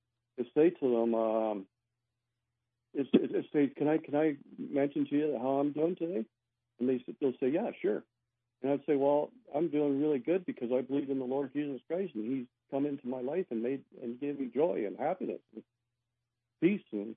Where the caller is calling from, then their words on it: London, Ontario, Canada; I'm from London, Ontario.